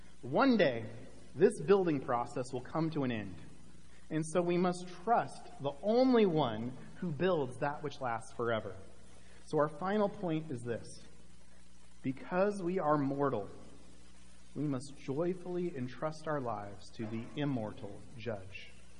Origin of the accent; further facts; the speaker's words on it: Palm Desert, California, United States; born there; I was born in August in Palm Desert, so I know a little bit about blazing hot weddings.